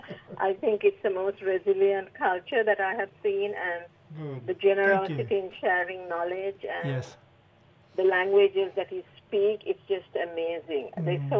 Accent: Sri Lanka; moved away as an adult; now in Australia; I'm originally from Sri Lanka. So I migrated to Australia in 2007.

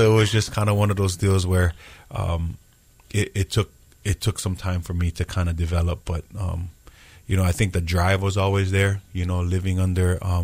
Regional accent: Kaneohe, Hawaii, United States; I grew up split time. My parents got divorced when I was about five, so actually grew up right here, Marite in the housing, and then also in Kaneohe.

